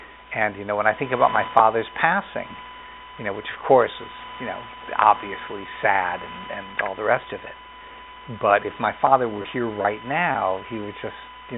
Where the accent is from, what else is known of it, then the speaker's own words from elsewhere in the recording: Scranton, Pennsylvania, United States; In my hometown in Scranton, there's a beautiful reservoir